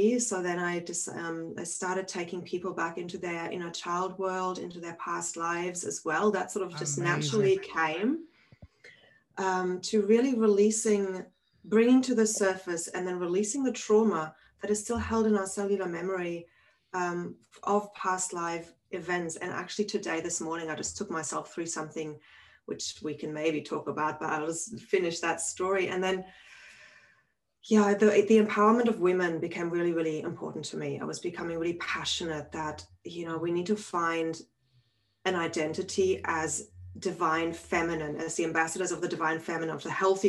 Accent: Germany; moved away as an adult; also born or lived in London; And I was living in London at the time. Originally, I'm from Germany.

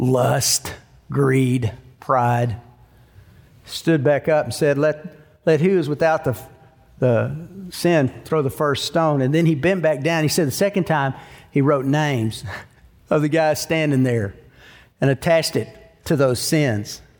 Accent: Bridgeport, Texas, United States; I know what he wrote in because I'm from Bridgeport, Texas. I came here from Bridgeport.

